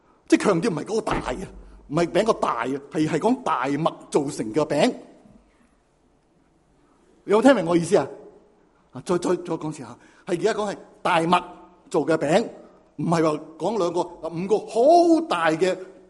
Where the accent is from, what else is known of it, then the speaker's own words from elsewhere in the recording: China; now in Los Angeles, United States; 我们中国人呢吃饭呢是有张台，多数是圆台的，我们中国人喜欢圆台，那就坐低一起吃饭。那就北美居住的人呢，好像我们在美国在洛杉矶住